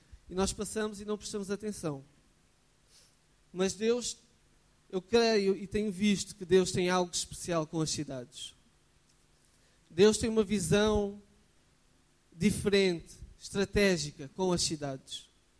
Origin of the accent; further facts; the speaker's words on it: Rio Maior, Santarém, Portugal; now in Lisbon, Portugal; Eu, pelo menos, eu saí de Rio Maior para aqui, para estudar. Senão, tinha ficado lá, se calhar.